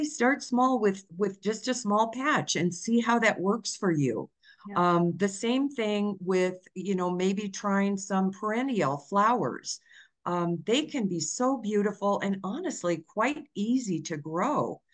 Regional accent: Iowa, United States; now in Colorado, United States; I grew up in Iowa, you know, a lot of rainfall in Iowa, typically.

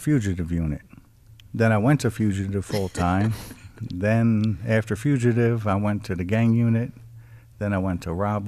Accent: Brooklyn, New York, United States; Brooklyn, originally from Brooklyn.

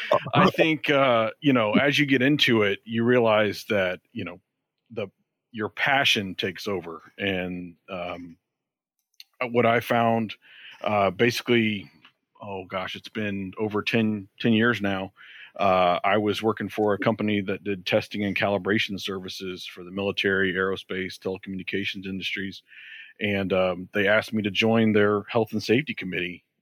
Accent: Georgia, United States; Well, I'm originally from Georgia. Don't hold that against me.

